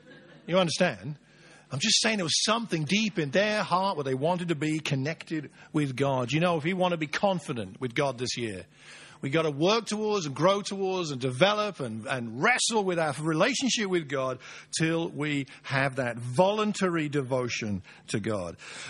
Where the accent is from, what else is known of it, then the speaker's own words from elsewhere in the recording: Luton, East of England, United Kingdom; born there; I was born in Luton, and near there, there's a great place called Dunstable Downs